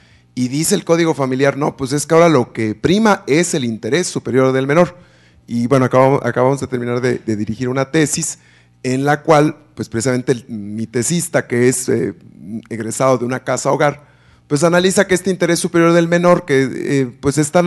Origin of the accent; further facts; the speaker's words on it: Yucatán, Mexico; Yo estudié en Yucatán, o sea, yo soy de Yucatán, estudié en Yucatán la carrera